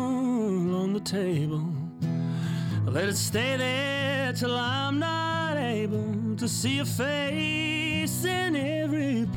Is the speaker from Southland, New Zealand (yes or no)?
no; Christchurch, Canterbury, New Zealand; Yeah, we're both from Otatahi